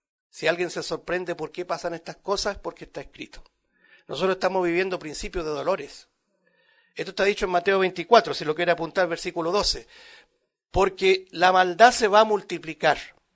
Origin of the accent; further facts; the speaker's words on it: Chile; Que ahora la estamos nosotros como chilenos viviendo, una incertidumbre.